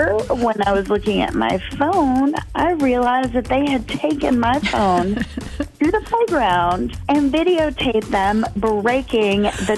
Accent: Sun Prairie, Wisconsin, United States; I'm from Sun Prairie.

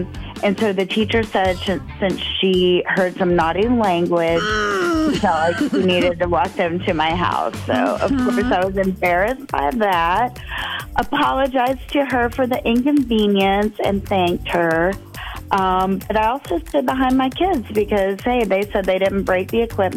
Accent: Sun Prairie, Wisconsin, United States; I'm from Sun Prairie.

